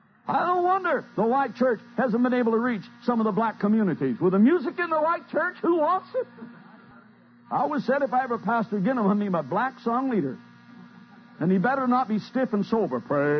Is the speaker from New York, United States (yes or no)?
no; Vermont, United States; And I said, hey, I'm from Vermont. If you don't know what that means, it means this.